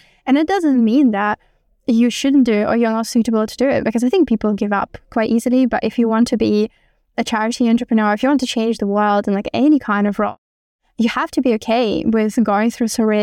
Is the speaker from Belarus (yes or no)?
yes; Belarus; English is a second language; I'm originally from Belarus, and I'm not sure how much you know about Belarus, but it's like a second world country and there's not much going on.